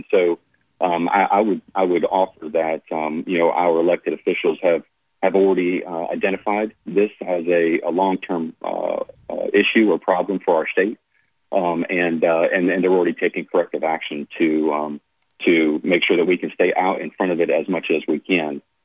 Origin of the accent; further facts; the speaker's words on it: the South, United States; a little Southern hospitality, which is where I come from the South.